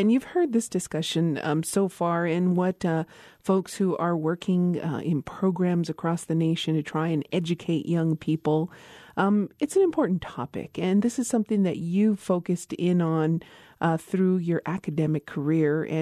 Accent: Isleta Pueblo, New Mexico, United States; from Isla de Pueblo.

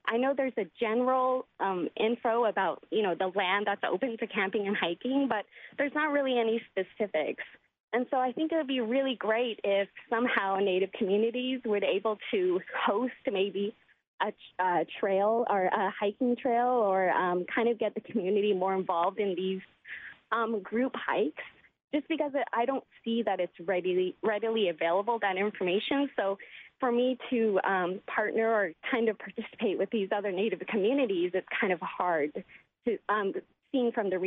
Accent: California, United States; moved away as an adult; I just wanted to say that I am from California. I moved here about 7 years ago

